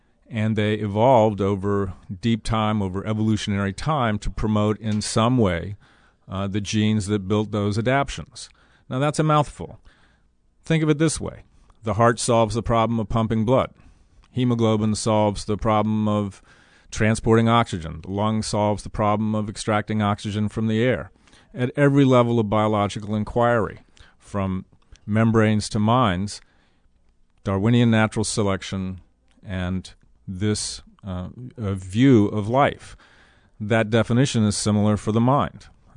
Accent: Alexandria, Virginia, United States; also born or lived in Washington, D.C.; I was born in Washington, D.C., raised in Alexandria, Virginia.

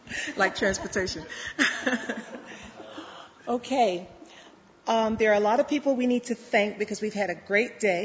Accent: New York City, New York, United States; now in Charlottesville, United States; you know, I'm from New York City, and you would think that I've had a lot of experience

